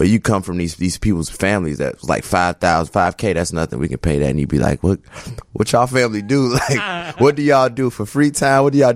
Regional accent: Chicago, Illinois, United States; I spent a little time on the road, but not as much as I spent here in Chicago. So, and especially growing up here, it's such a unique experience

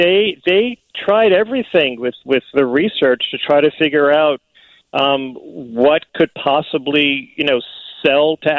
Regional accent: New York, United States; I grew up in New York, and … were a New York, New Jersey band

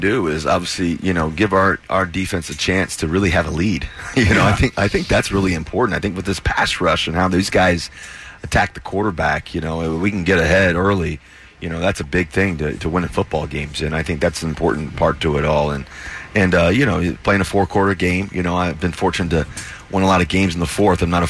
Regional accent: Cincinnati, Ohio, United States; born there; I think it goes back to really just kind of my experience growing up. I was born in Cincinnati, Ohio, 1988, when you won the MVP.

